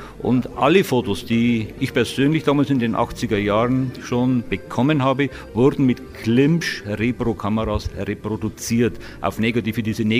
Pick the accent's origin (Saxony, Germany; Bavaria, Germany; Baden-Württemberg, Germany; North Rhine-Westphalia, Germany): Bavaria, Germany; Mehlmeisel; Und ich bin auch so aufgewachsen, dass meine Heimat Mehlmeißel was ist, das nicht selbstverständlich ist.